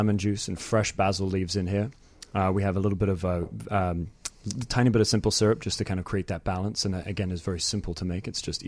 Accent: South East England, United Kingdom; I'm originally from England, actually, the South Coast. But my mom's actually from Brooklyn, New York.

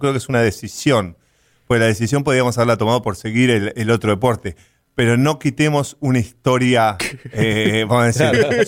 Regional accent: Buenos Aires Province, Argentina; La verdad que nací en Buenos Aires. No nací un poquito a las afueras de Buenos Aires. Buenos Aires en sí, cerca del aeropuerto.

